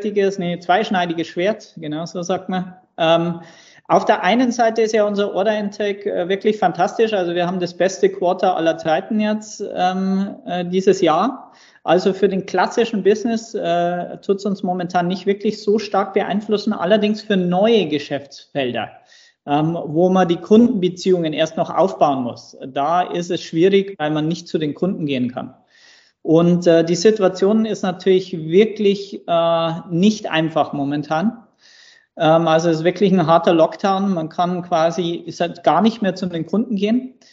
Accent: Bavaria, Germany

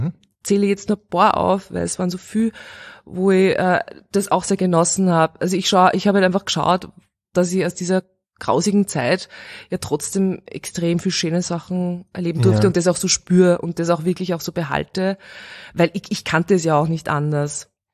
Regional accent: Steyr, Upper Austria, Austria; born there; Mein Vater hat dann die Familie mitgenommen und ich bin in Steyr geboren.

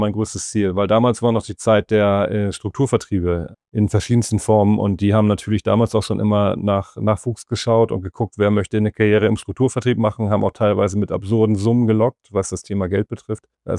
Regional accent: Hamburg, Germany; Also ich komme vom Dorf hier aus den Vier- und Marschlanden.

